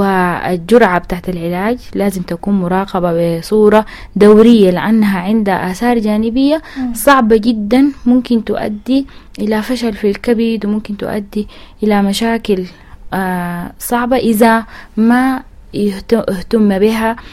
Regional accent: Sudan; عندنا في السودان مشكلة إنه زول عنده مرض الصرع

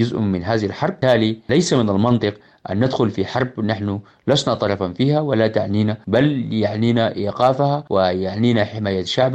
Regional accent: Sudan; لذا لا بد مننا كسودانيين كلنا أن نطرح رؤى جديدة بأفكار جديدة

